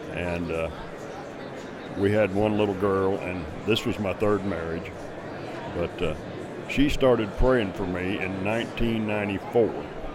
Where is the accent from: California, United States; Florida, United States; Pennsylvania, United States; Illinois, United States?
Illinois, United States; Wayne City; I grew up in Wayne City, Illinois, which is a little town in southern Illinois.